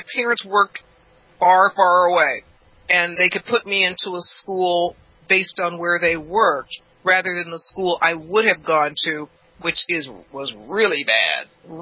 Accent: Los Angeles, California, United States; Yeah, I grew up in South Central, but across the street from the Gardena line.

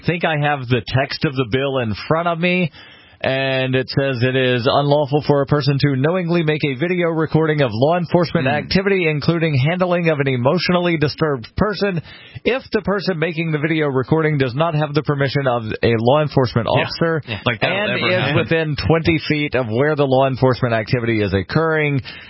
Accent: Birmingham, Alabama, United States; a civil rights defense attorney out of my hometown, Birmingham, Alabama.

